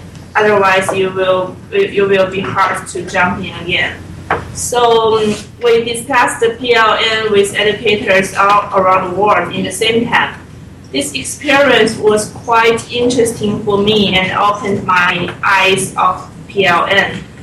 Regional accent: China; I'm from China.

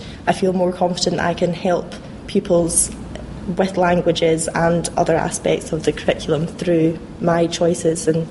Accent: Glasgow, Scotland, United Kingdom; I'm actually from Glasgow originally

